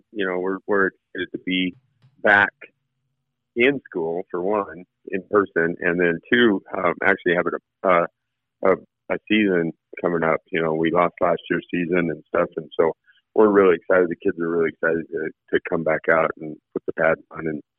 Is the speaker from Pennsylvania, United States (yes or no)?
no; Rigby, Idaho, United States; No, actually, I grew up in Southeast Idaho, over in a little town called Rigby. It's not so little anymore.